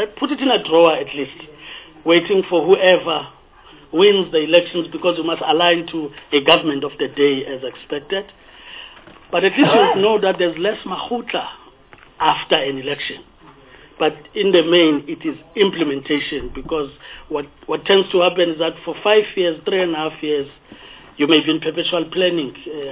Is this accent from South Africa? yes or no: yes; Gauteng, South Africa; I come from a mining area. I'm from Gauteng province.